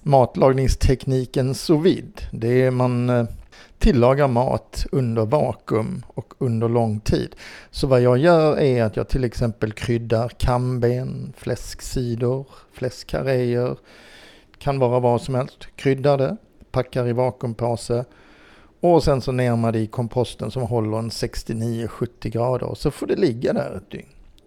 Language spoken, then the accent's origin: Swedish; Skåne, Sweden; jag växte upp i en skånsk handelsträdgård där vi bodde 4 generationer i samma boende med mormors mor som lagade all mat.